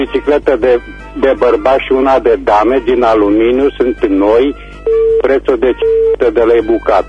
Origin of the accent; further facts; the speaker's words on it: Reșița, Caraș-Severin, Romania; sunt din Reșița